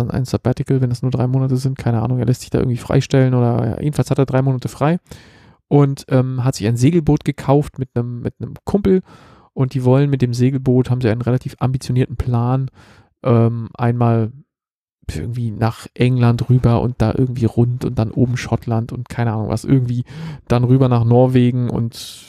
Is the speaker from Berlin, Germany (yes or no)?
yes; Berlin, Germany; Also irgendwie kommt er aus der Gegend. Meine alte Heimat, da ist auch der entsprechende Dialekt am Start.